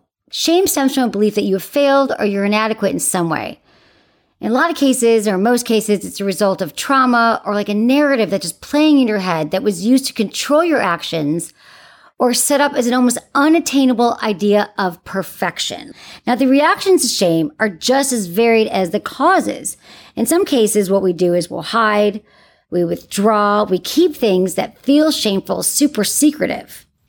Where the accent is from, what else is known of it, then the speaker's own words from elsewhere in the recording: Michigan, United States; I'm from Michigan. so I get the like. Upbringing, small town.